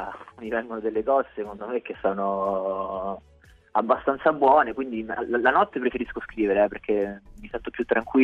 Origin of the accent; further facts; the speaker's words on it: Rome, Lazio, Italy; Io da romano, però nell'ultimo periodo, negli ultimi due anni